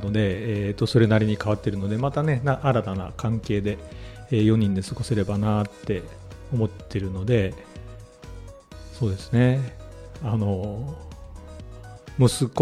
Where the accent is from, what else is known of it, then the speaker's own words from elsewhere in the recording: Nagoya, Aichi, Japan; now in Hiroshima, Japan; 僕出身が名古屋で広島で就職してるので、